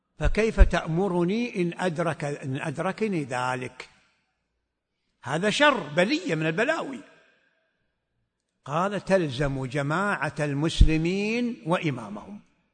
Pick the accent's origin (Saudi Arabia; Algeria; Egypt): Saudi Arabia; أبناء بلدي المملكة العربية السعودية أرض الحرمين وما جاورها